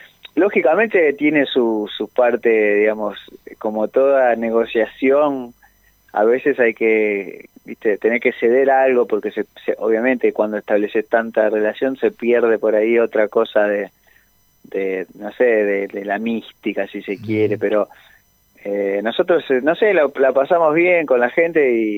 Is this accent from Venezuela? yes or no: no; Mar del Plata, Buenos Aires Province, Argentina; Yo aquí en mi ciudad natal.